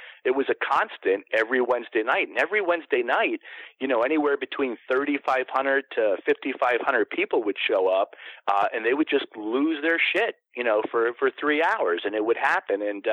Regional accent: Florida, United States; growing up in Florida, we didn't have a lot of professional sports.

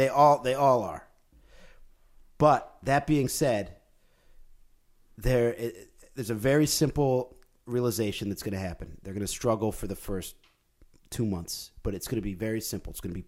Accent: Syracuse, New York, United States; I did not grow up in a major metropolitan area. I grew up in Syracuse, New York

